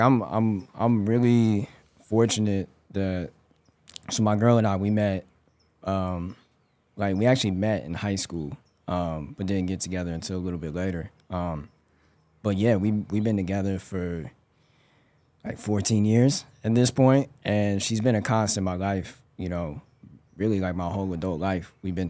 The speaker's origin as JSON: {"language": "English", "town": "Denver", "region": "Colorado", "country": "United States", "tie": "born or raised there", "said": "especially like back home, you know, where I come from. I grew up in Denver, Colorado."}